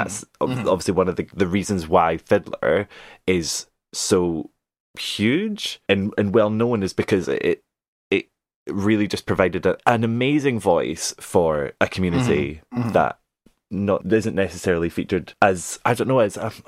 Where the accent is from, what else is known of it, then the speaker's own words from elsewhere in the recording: Scotland, United Kingdom; this is an interesting thing about theatre in Scotland and the UK. The fact that we grew up on American TV.